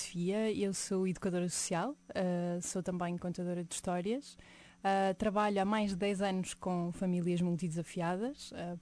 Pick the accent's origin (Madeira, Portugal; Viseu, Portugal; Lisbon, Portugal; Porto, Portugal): Porto, Portugal; Sim, é verdade, sou do Porto.